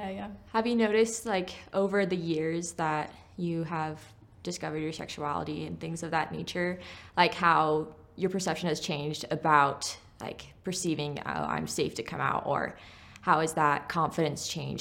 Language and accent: English; El Paso, Texas, United States; I'm originally from El Paso, Texas, so right on the border of Mexico and New Mexico.